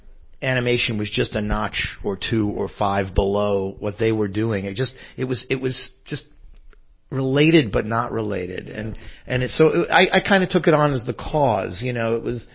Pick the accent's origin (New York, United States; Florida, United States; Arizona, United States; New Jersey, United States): New York, United States; There's actually a store. I come from New York, and it may still be there.